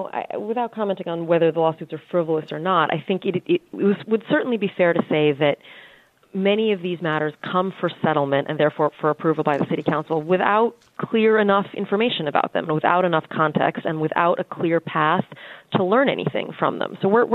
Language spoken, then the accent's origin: English; New England, United States; You know, I'm from New England, so I abstain.